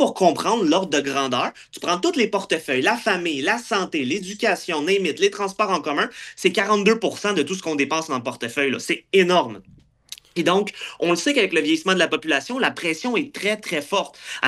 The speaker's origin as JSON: {"language": "French", "region": "Quebec", "country": "Canada", "said": "Et c'est nous, en tant que Québécois, qui pourrions gagner."}